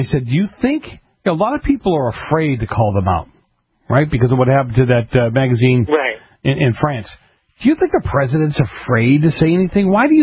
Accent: Boston, Massachusetts, United States; When I grew up in Boston in the 70s and you know, early 80s

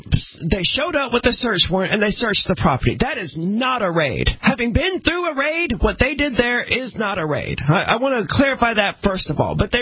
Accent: the South, United States; I mean, we're all from the South.

